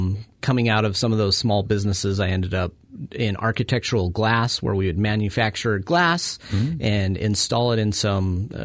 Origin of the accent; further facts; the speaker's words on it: Utah, United States; Growing up in Utah, I was exposed to the mountains, lakes, streams all the time. And that was one of my biggest draws to Oregon.